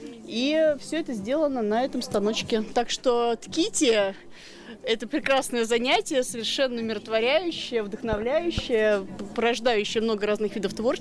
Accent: Tervenichi, Leningrad Oblast, Russia; Нет, это Тервеничи. Мы из Тервенич, да, деревня Тервенич.

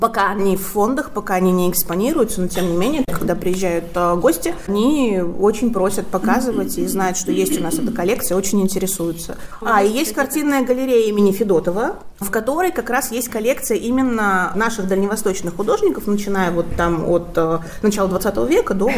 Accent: Khabarovsk, Khabarovsk Krai, Russia; я из Хабаровска

